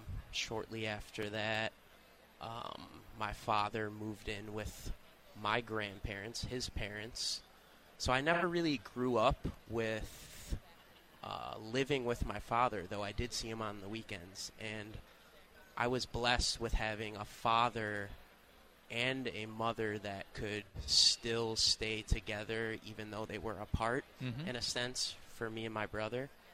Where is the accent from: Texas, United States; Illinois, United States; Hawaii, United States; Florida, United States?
Illinois, United States; Hampshire; also born or lived in Crystal Lake, United States; I grew up in Illinois, born in Crystal Lake, Illinois, actually.